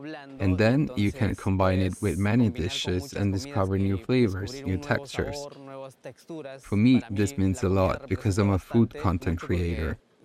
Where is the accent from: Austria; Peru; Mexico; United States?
Peru; Andean highlands; since I come from the Peruvian highlands and they come from the jungle